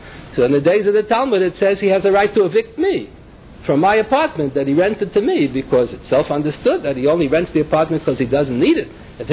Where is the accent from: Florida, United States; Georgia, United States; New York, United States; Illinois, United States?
New York, United States; Bronx; And when I was growing up in the Bronx, in my time, the Orthodox Jews were so poor.